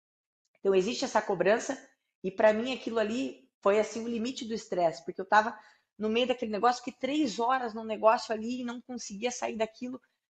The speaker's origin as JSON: {"language": "Portuguese", "country": "Brazil", "said": "nós, como brasileiros, eu sinto que quando a gente vai para fora, a gente traz muita alegria."}